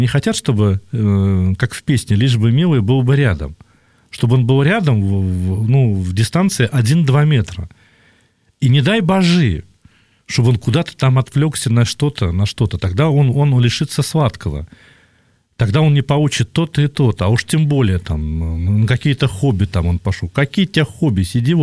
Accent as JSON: {"language": "Russian", "region": "Samara Oblast", "country": "Russia", "tie": "born or raised there", "said": "я там родом из Самарской области"}